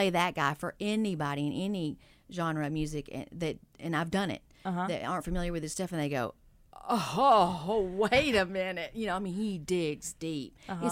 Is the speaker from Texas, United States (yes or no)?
yes; Texas, United States; So I grew up in East Texas and listening to like real country music